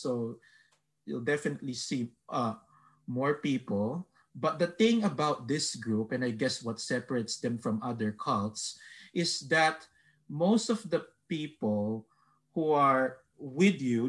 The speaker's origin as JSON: {"language": "English", "country": "Philippines", "moved": "yes", "lives_now": "United States", "said": "So I wasn't born actually in the US. I immigrated here from the Philippines."}